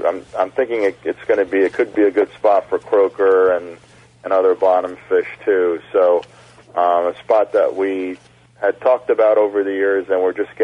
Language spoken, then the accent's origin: English; New York, United States; Yeah, I grew up fishing around Long Island and Montauk, and winter flounder were one of the top three species.